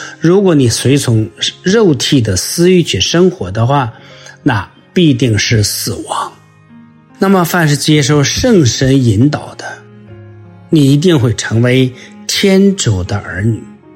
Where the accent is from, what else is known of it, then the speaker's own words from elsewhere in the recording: China; 我们中国人也说，比如说读万卷书不如走万里路走万里路不如阅人无数